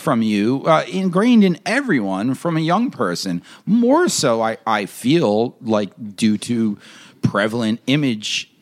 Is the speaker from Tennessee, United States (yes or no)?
no; New York, United States; I'm not from a country. I'm from New York.